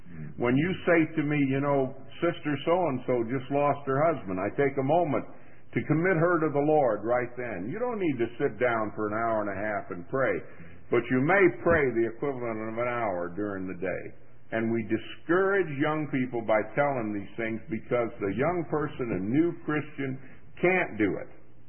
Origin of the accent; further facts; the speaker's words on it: Miami, Florida, United States; When I grew up in Miami, they come looking for you when you move into their area.